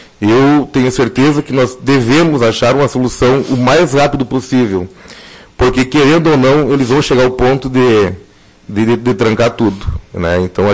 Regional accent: Porto Agudo, Brazil; Eu sou do Porto Agudo, represento aquela comunidade ali

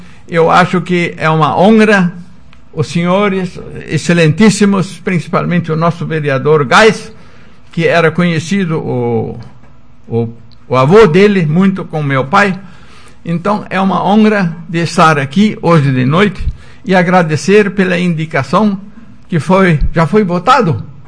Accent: Agudo, Rio Grande do Sul, Brazil; born there; mas de Agudo, o Morro Agudo, o Morro Pelado, lá onde eu nasci

